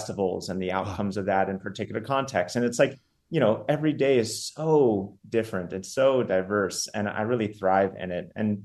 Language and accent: English; Los Angeles, California, United States; I've been a religion nerd since I grew up in the Los Angeles urban area.